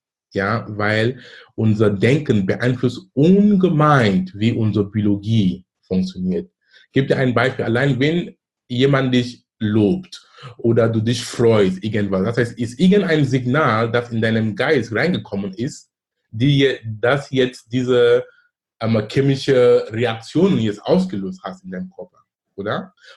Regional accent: Cameroon; German is a second language; moved away as an adult; now in Germany; Ich komme ursprünglich aus Kamerun. Ich lebe in Deutschland seit fast 20 Jahren. Bin damals gekommen wegen Studium.

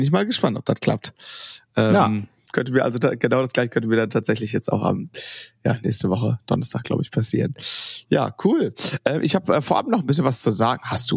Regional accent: North Rhine-Westphalia, Germany; Wir proben hier bei mir in Dortmund im Studio und wir kommen so aus dem Großraum Ruhrgebiet und Niederrhein.

